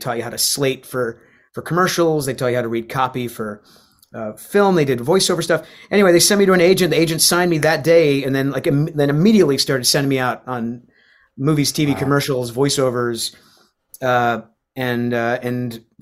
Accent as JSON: {"language": "English", "region": "Rhode Island", "country": "United States", "tie": "born or raised there", "said": "I grew up in Rhode Island. I'm surrounded by the mafia."}